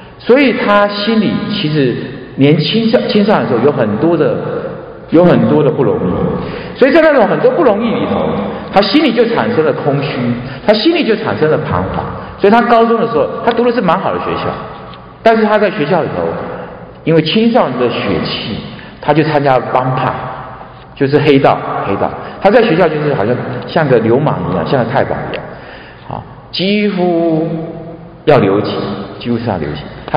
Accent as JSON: {"language": "Chinese", "country": "Taiwan", "accent": "Taiwanese Mandarin", "said": "当然这普通话不是那么标准的，因为我们是台湾国语，台湾国语是比较软的"}